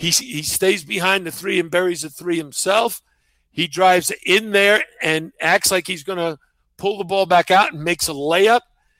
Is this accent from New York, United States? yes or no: yes; New York, United States; I'm from New York.